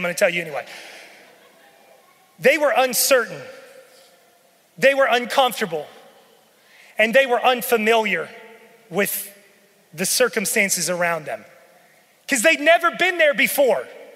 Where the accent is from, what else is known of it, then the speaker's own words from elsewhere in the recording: West Virginia, United States; I'm from West Virginia, y'all. We were poor. We took one vacation a year.